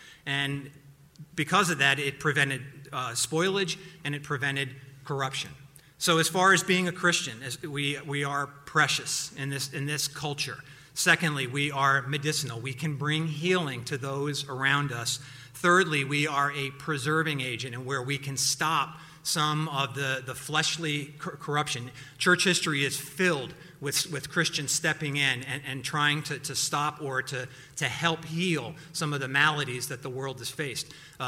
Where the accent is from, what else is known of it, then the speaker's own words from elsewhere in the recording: New York City, New York, United States; I am a New Yorker. That's just my DNA. That is like four or five, six generations of families living in New York City.